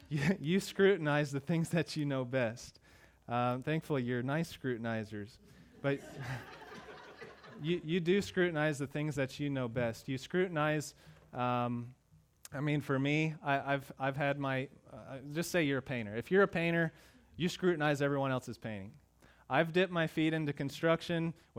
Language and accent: English; Kansas, United States; If you want to get to a place I grew up in Kansas